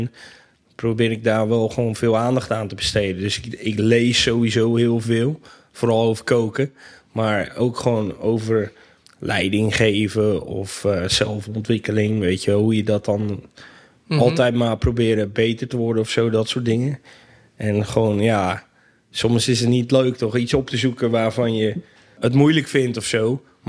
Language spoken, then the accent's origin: Dutch; Volendam, North Holland, Netherlands; Nou, vast iets met paling, gok ik, als Volendammer zijnde.